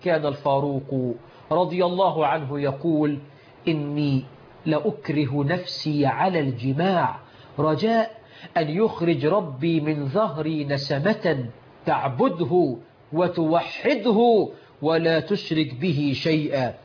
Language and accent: Arabic; Egypt